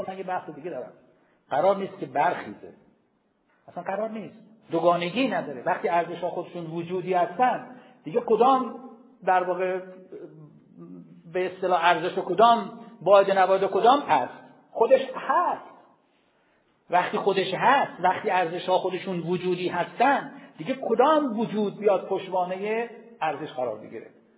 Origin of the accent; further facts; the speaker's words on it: Shiraz, Fars, Iran; وقتی ما دیگه شیرازی هستیم دیگه